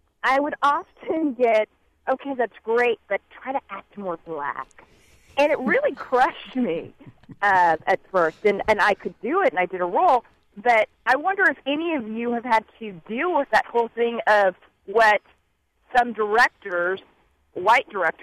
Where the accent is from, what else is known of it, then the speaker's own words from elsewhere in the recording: Midwest, United States; I grew up in the Midwest and in the suburbs, and as an African American, I was fine with that.